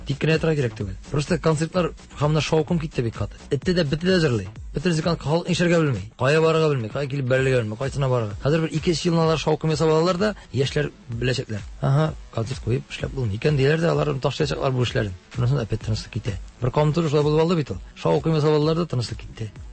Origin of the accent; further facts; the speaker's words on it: Tatarstan, Russia; Бар, татар егете дип тә әйтеп куям да, мин татар егете диям. Урыслар белән аралашканда да, мин даже әйтеп куям, әйтәм, из Татарстана